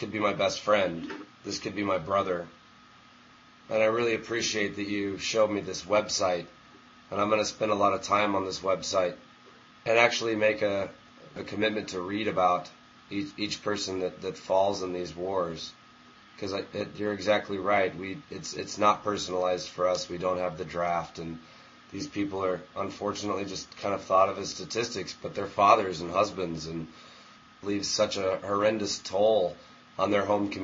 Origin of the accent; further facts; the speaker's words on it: Overland Park, Kansas, United States; And my hometown is Overland Park, Kansas.